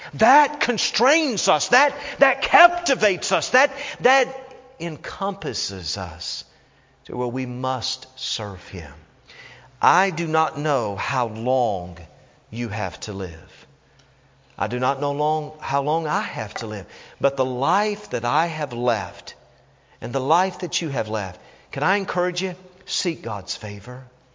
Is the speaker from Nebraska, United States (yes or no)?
no; Tennessee, United States; And when I grew up in Tennessee, there were spankings and then there was whoopings, all right?